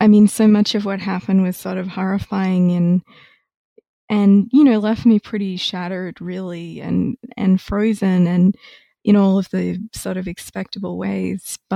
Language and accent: English; Australia; now in United States; And I am originally Australian. I did my undergraduate degree at Melbourne and then went to MIT for graduate school